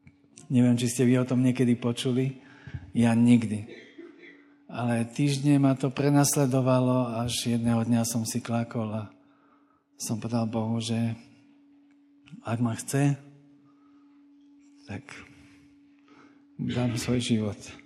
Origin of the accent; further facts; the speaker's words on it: Bratislava, Bratislava Region, Slovakia; Takže ja som Bratislavčan z centra, takže som taký ten mestský typko